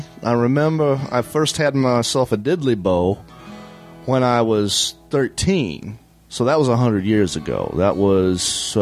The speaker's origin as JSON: {"language": "English", "region": "Southern United States", "country": "United States", "tie": "born or raised there", "said": "Of course, I grew up in the South, and we didn't have ice"}